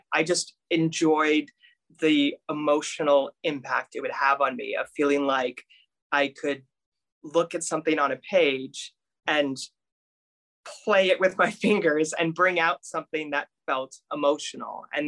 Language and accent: English; Petaluma, California, United States; So my grandparents owned an opera house in my hometown, Petaluma, California.